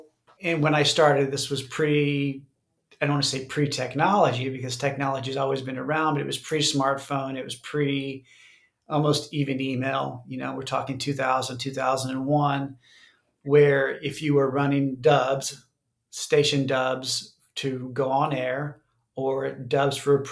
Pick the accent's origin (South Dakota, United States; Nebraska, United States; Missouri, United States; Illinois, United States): Missouri, United States; Kansas City; I came from Kansas City. I've born and raised in Kansas City